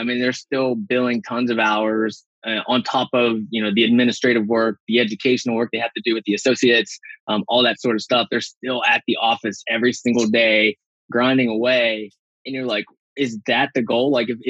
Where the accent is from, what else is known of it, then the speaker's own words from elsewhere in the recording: West Virginia, United States; I grew up in West Virginia. My mom is a retired school teacher and my dad is a retired coal miner. So really blue collar